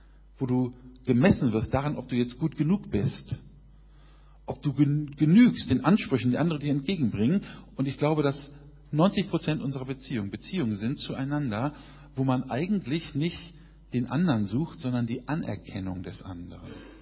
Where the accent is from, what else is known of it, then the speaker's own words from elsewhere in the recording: Berlin, Germany; ich komme aus Berlin.